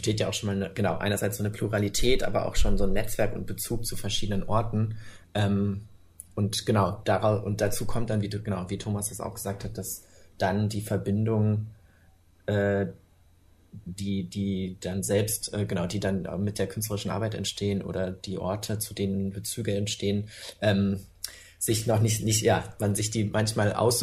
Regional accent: Lower Saxony, Germany; ich bin in Niedersachsen groß geworden und habe da auch studiert.

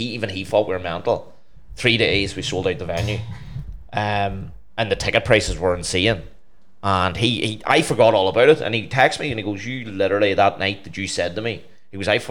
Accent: Northern Ireland, United Kingdom; I'm a DJ from MoMA who went, right, nobody in Northern Ireland's ever played

